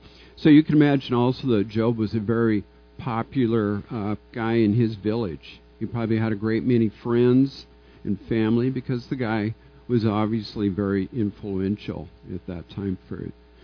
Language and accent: English; Washington, United States; We're both from Washington State, and we're both part of the youth leadership team here.